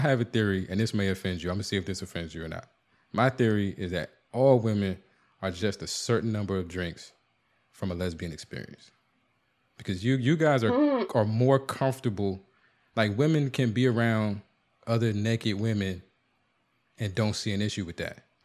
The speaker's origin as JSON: {"language": "English", "town": "Washington", "region": "District of Columbia", "country": "United States", "tie": "born or raised there", "said": "And D.C. usually isn't identified as the South, but to me, D.C. is a small Southern town."}